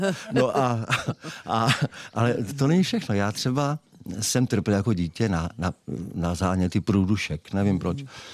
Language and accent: Czech; Moravia, Czechia; Já jsem z Moravy a vyrostl jsem v takové rodině uprostřed Hané, nebo uprostřed, to je vlastně kraj Hané, uprostřed Moravy